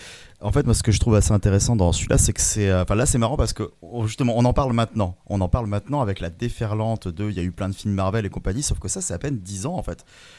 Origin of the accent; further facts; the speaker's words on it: France; Là, on parle en tant que Français